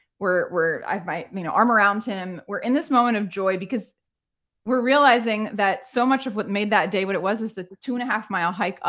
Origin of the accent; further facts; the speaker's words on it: Baltimore, Maryland, United States; and I'm born and raised in Baltimore, a lifelong Orioles fan.